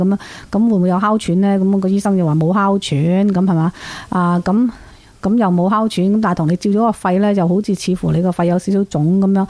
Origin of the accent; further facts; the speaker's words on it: China; 尤其是我哋中国人咧，啊食烟系好普遍啦